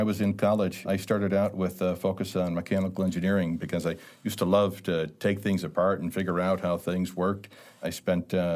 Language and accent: English; Clawson, Michigan, United States; now in St. Louis, United States; I'm not from St. Louis. I was born and raised in Michigan. In a small town, I was born in Clawson, which is kind of a blue-collar working town, and spent the better part of my life in Michigan.